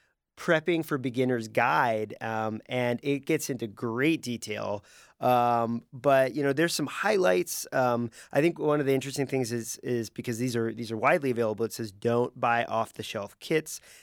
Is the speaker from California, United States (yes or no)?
yes; California, United States; I know growing up in California, you know, you tried to have basically a 72-hour kit